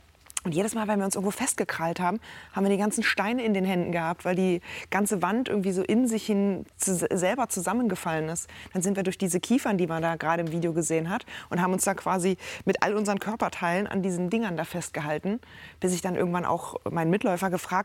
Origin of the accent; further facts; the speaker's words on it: Berlin, Germany; Ich bin Berlinerin, ich bin sowas nicht gewohnt.